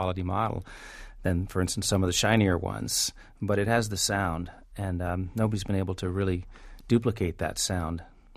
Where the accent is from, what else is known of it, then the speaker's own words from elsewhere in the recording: New York, United States; I do think that there's a precedent, like, to being a New Yorker who plays the banjo